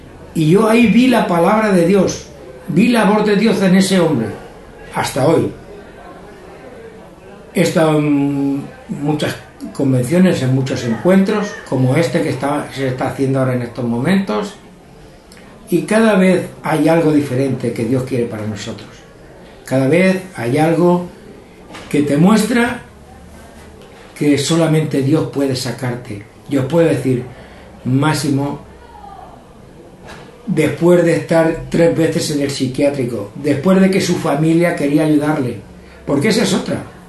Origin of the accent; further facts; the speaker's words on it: Almansa, Castilla-La Mancha, Spain; también era confitero, soy de Almansa